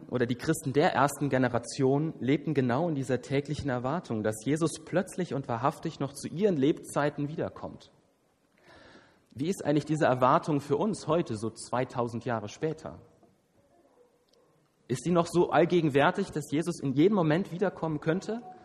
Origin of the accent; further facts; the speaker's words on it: Manderbach, Hesse, Germany; born there; Ich stamme gar nicht so weit von hier, gebürtig aus Manderbach, Dillenburg. Ist ja auch so eine fromme Ecke.